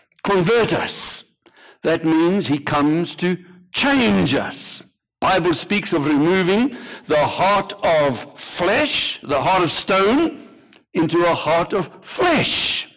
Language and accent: English; South Africa; I come from South Africa.